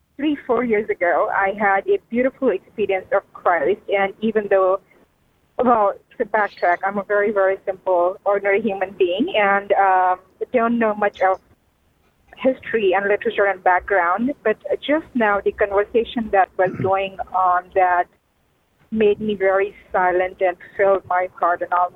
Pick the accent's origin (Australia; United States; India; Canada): India; And I grew up in India. I have lived in the country for 33 years